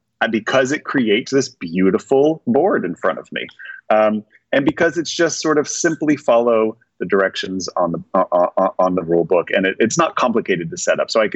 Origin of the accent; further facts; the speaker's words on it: California, United States; when you're born and raised in California, you've lived here long enough, you never think it's done.